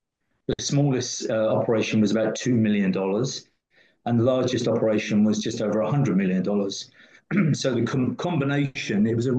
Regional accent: United Kingdom; moved away; So I, as my accent will infer, I came over from the UK quite a long time ago, about 30-something years ago.

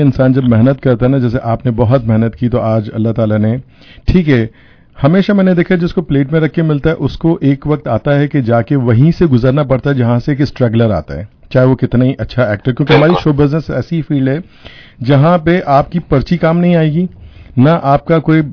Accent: Hyderabad, Sindh, Pakistan; मैं हैदराबाद, मैं भी हैदराबाद से हूँ।

